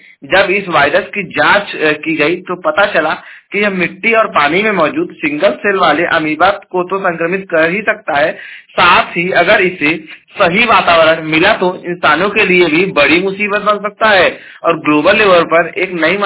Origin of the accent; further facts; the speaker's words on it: Jaunpur, Uttar Pradesh, India; और मैं उत्तर प्रदेश के जौनपुर जिले का निवासी हूं